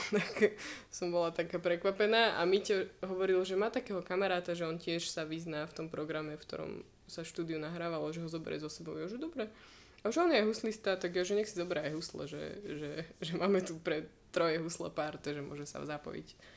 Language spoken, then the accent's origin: Slovak; Prievidza, Trenčín Region, Slovakia; tak pre mňa asi aj tým, že však sme z Prievidze